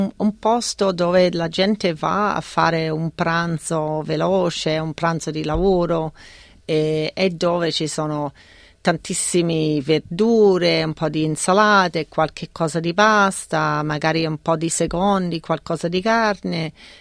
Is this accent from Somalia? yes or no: no; Melbourne, Victoria, Australia; Italian is a second language; now in Italy; io sono di Melbourne e quindi noi, grandissima città di mercati, e sono cresciuta a Camberwell, a forse 300 metri del Camberwell Market